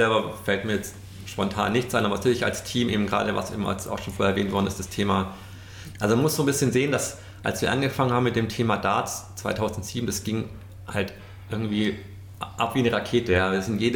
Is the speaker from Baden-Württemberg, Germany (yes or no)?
yes; Stuttgart, Baden-Württemberg, Germany; Also Stuttgart, mein Heimatort, da gibt es dann schon noch die Maultaschen.